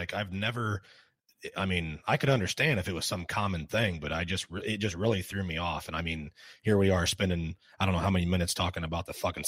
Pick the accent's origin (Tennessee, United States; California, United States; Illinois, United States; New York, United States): Illinois, United States; So in Illinois, okay, I'm from Illinois, and there is a Warren County in Illinois.